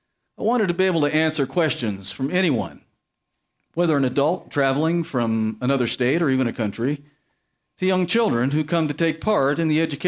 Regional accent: Virginia, United States; I'm from Virginia, so I knew nothing about Tennessee history

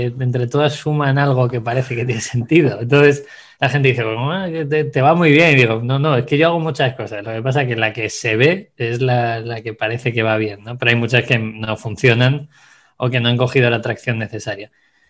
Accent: Segovia, Castile and León, Spain; born there; Nací en Segovia, seguí los pasos típicos de una carrera de administración y dirección de empresas

